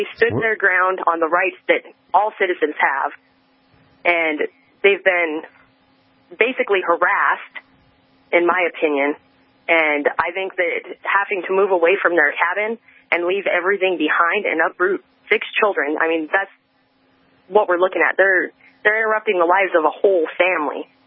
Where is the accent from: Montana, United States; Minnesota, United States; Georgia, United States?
Montana, United States; moved away; I'm personally from Montana myself, and I came to Missouri. I moved away from all my family and everything